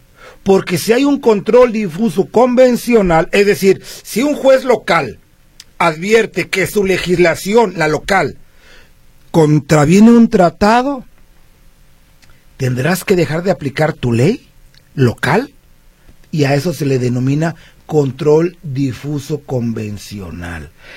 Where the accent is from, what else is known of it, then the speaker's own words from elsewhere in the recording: Mexico; No se puede negar como mexicano que las cosas no andan bien.